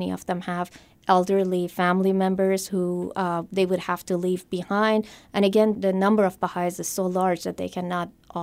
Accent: Germany; now in United States; So I grew up in Germany and went through junior high and high school there before I moved to the United States.

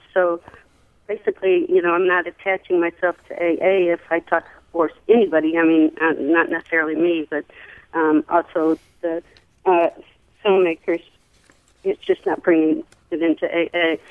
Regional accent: St. Louis, Missouri, United States; and I am from St. Louis, so it's still that area.

